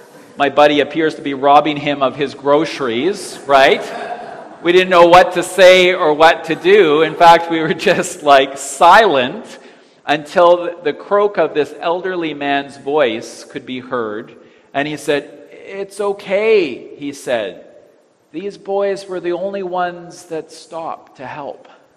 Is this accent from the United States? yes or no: no; Winnipeg, Manitoba, Canada; in my hometown of Winnipeg many years ago.